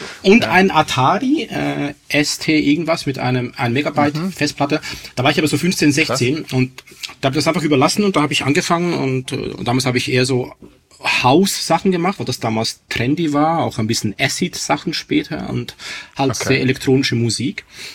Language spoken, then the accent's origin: German; Switzerland; also in der Schweiz, wo ich aufgewachsen bin